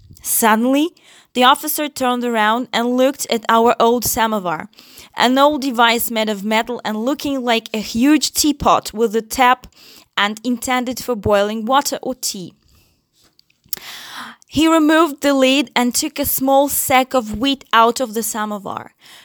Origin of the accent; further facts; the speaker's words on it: Ukraine; I'm from Ukraine.